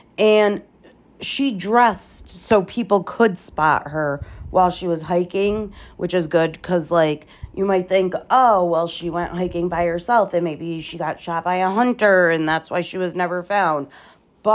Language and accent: English; Northeast, United States; I'm from the Northeast, and I've been there multiple times.